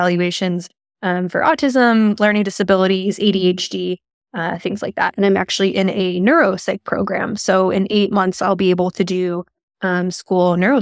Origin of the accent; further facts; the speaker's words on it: Chicago, Illinois, United States; So I am from Chicago originally, and I started off as a developmental therapist.